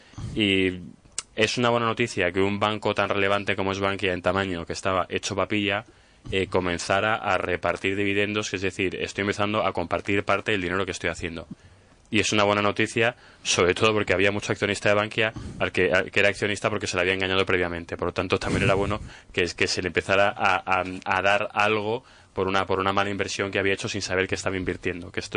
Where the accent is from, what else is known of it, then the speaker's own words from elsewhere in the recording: Spain; como somos españoles, dijimos, no, con 40.000 llego